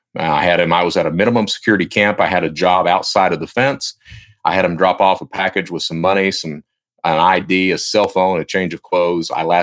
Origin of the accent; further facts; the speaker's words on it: Kentucky, United States; I come from a family. My mom, I'm from Eastern Kentucky.